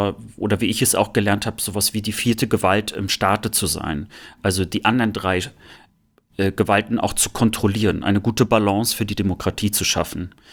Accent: Rostock, Mecklenburg-Vorpommern, Germany; Und bei uns in Rostock, in Lichtenhagen gegenüber, war das sogar so krass, dass das Gymnasium zwei Schülerzeitungen hatten.

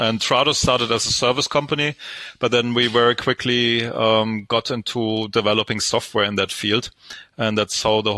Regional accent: Stuttgart, Baden-Württemberg, Germany; English is a second language; I'm originally from Stuttgart, Germany

